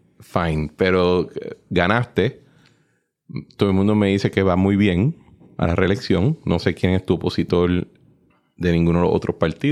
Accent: Guaynabo, Puerto Rico; De nuevo, yo soy de Guaynabo, loco.

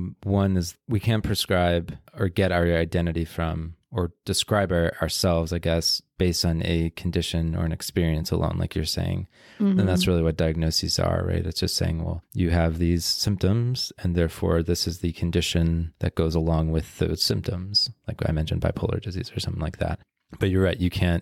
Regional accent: United States; I'm a man, I'm American, I come from an Italian bloodline.

